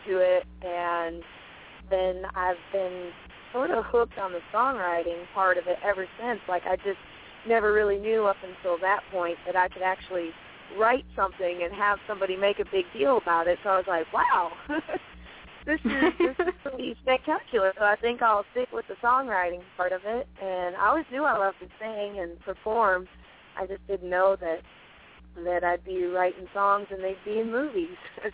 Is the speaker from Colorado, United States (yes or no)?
no; Iowa, United States; I started singing around at farm and home shows. I'm originally from Iowa.